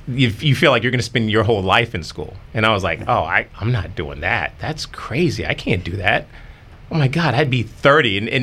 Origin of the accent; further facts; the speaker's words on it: Durham, North Carolina, United States; So growing up, I always had weight issues. I grew up in Durham, North Carolina.